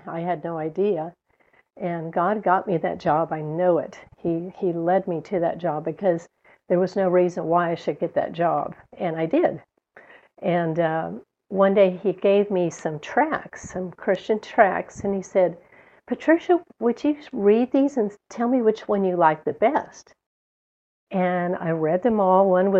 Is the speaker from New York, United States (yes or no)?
no; El Paso, Texas, United States; I was raised in El Paso, so I was a desert rat. And we went to the Catholic Church as a family.